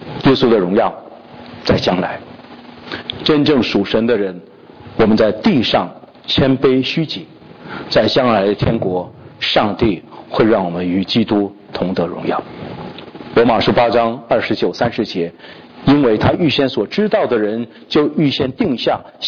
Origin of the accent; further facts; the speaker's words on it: China; 那我们中国人说群众的眼睛都是亮的